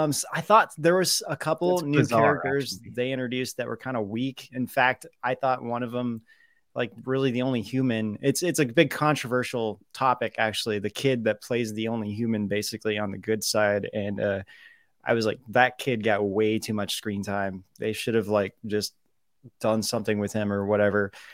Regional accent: Ohio, United States; growing up in Ohio, you know, I experienced that a lot

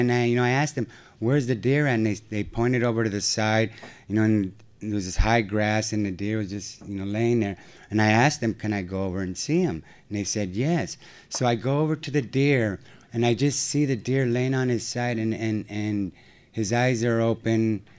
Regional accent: San Francisco, California, United States; splitting a six pack with a buddy that I grew up with in San Francisco on a Friday and Saturday night.

